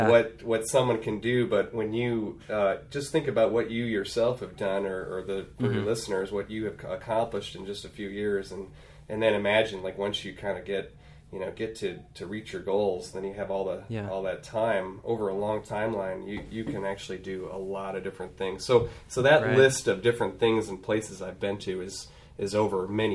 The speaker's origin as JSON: {"language": "English", "town": "Chicago", "region": "Illinois", "country": "United States", "tie": "born or raised there", "said": "I grew up in Chicago. I did my medical training in Arizona."}